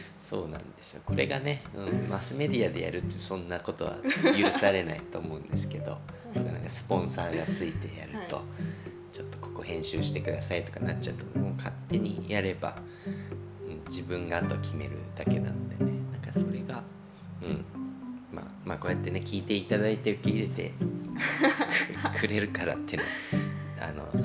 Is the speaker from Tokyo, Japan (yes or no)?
yes; Tokyo, Japan; born there; 僕は東京生まれてまあ、ある種もうちょっと田舎っていうか小川に来たわけなんですけど